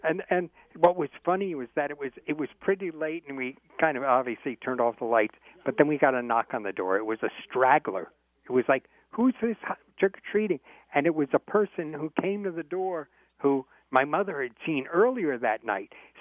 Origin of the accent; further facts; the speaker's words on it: Glen Ridge, New Jersey, United States; Glen Ridge, New Jersey. That's in Essex County.